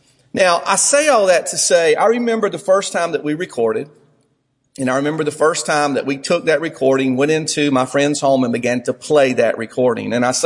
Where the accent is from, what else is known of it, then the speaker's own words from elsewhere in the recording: Whitmire, United States; as a kid growing up in Whitmire, it was a boring life.